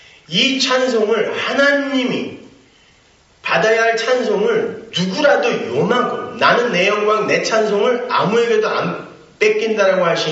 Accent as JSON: {"language": "Korean", "region": "South Chungcheong", "country": "South Korea", "tie": "born or raised there", "said": "저희 그 아산만 있는 데가 제 고향인데"}